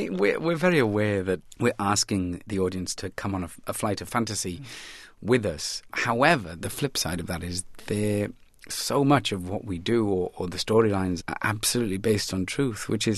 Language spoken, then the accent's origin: English; Wales, United Kingdom; As children growing up in Wales, we would go out into very wet, rain-trodden fields and play American cowboys